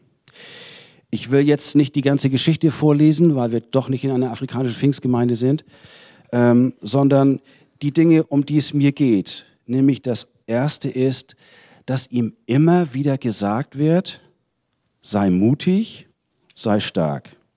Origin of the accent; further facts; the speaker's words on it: Schleswig-Holstein, Germany; Also, ich komme aus Nordfriesland, das ist noch weniger ein Thema.